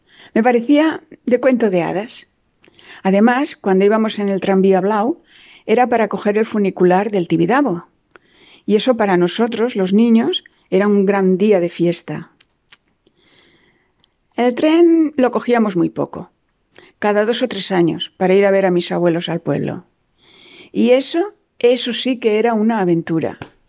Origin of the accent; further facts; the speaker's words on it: Barcelona, Catalonia, Spain; tengo 72 años y soy de Barcelona. Cuando era pequeña habían en Barcelona tranvías, trolebuses, autobuses de un piso y de dos y el metro.